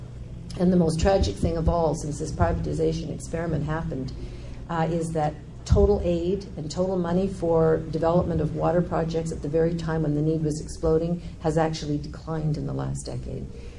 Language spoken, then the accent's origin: English; Canada; I'm a Canadian